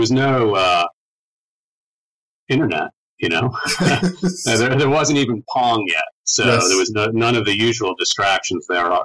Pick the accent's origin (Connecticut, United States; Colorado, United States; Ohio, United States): Connecticut, United States; I grew up in Connecticut, maybe 2 hours south of Boston.